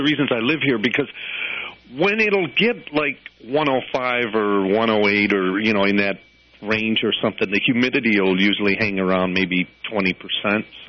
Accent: Detroit, Michigan, United States; born there; because I was born in Detroit, Michigan.

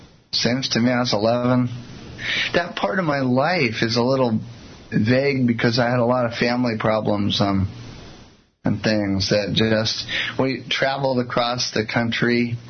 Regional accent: New York, United States; born there; Well, let's see. I lived in New York. I was born in New York.

